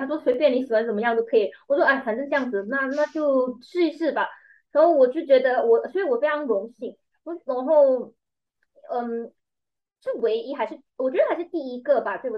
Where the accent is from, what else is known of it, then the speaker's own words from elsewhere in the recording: Malaysia; 在我们马来西亚人， 马来西亚人不要攻击我啊